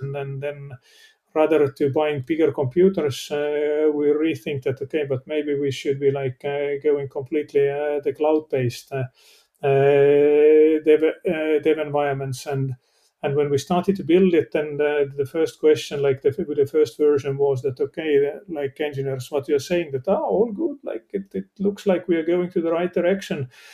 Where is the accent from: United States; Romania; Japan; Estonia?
Estonia; Tallinn, Harju County; One is obviously my hometown Tallinn, and restaurant Noa, N-O-A.